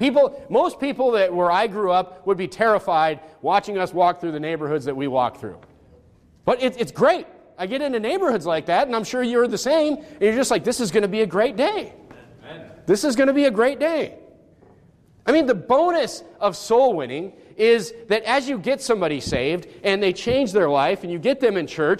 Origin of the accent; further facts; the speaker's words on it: North Dakota, United States; I grew up in Nowhereville, North Dakota.